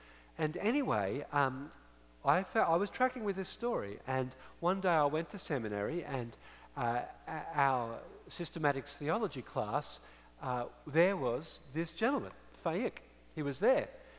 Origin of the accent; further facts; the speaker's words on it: Australia; I'm an Aussie, an Australian, and we have our cultural symbols in Australia.